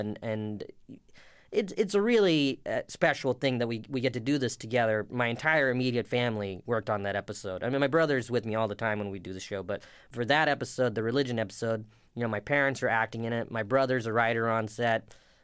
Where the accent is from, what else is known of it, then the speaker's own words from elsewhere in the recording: South Carolina, United States; I grew up in South Carolina, so it was kind of hard to participate in the religion because there was no mosque or anything like that.